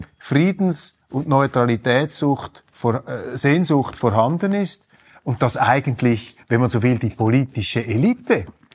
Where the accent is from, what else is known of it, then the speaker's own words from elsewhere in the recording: Switzerland; der mir natürlich als Schweizer hochgradig sympathisch ist